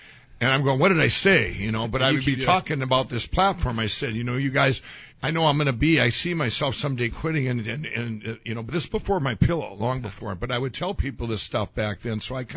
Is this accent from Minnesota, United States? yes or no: yes; Chaska, Minnesota, United States; my corporate office where I grew up, my hometown Chaska, and then Shakopee, 400,000 square feet of manufacturing.